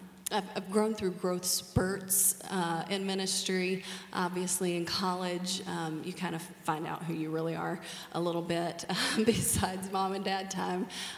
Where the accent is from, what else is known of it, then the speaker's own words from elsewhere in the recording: Macon, Georgia, United States; I was raised in Georgia, born and raised in Macon, Georgia. And I am the daughter of a worship pastor.